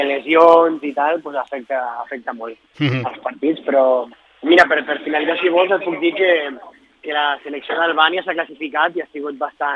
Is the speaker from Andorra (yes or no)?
yes; Andorra; Vaig ser perquè sóc andorrà